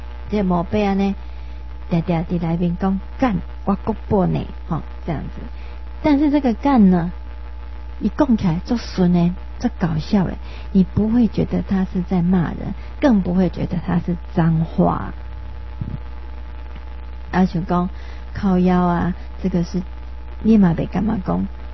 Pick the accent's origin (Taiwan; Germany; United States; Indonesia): Taiwan; 这个日本的影子的确是留在我们台湾人台湾这块土地上面